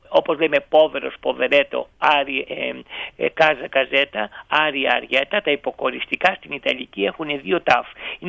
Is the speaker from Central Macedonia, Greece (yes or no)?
no; Lixouri, Ionian Islands, Greece; Στον τόπο μου το Λιξούρι υπάρχει ένα Ινστιτούτο